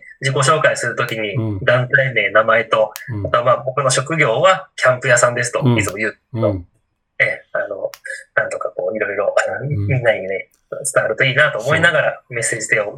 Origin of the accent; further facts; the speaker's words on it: Tokyo, Japan; now in Yamaguchi, Japan; まあ、私もともと東京の出身で、関東圏内でずっと自然体育をやってきてましたので、